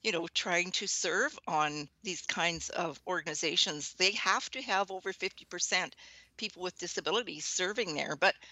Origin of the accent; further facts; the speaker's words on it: Sioux Lookout, Ontario, Canada; born there; I was born in Sioux Lookout. Actually, where we lived was on a lands and forest base.